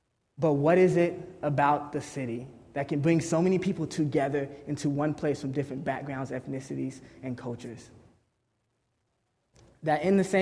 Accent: Los Angeles, California, United States; That as city kids growing up in Los Angeles, all we knew was what we seen around us.

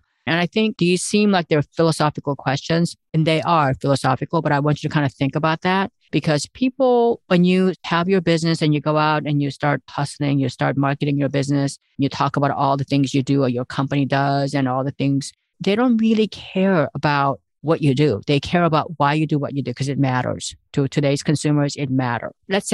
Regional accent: South Korea; English is a second language; I have been reading when I was growing up in South Korea. I read a lot because that's how I saw the world. You're living on a tiny island.

